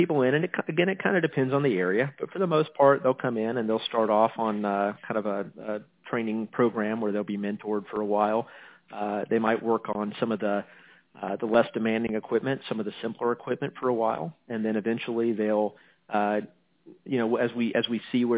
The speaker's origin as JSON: {"language": "English", "town": "Wichita", "region": "Kansas", "country": "United States", "tie": "born or raised there", "said": "But I grew up in Wichita, Kansas, and got a degree from Kansas State University in computer science"}